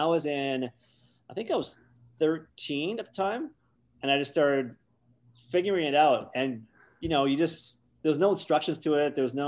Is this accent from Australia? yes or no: no; Canada; born there; English is a second language; I was born here, but I lived overseas like when I was young. So when we moved back, I couldn't speak English, and there's lots of stories about that.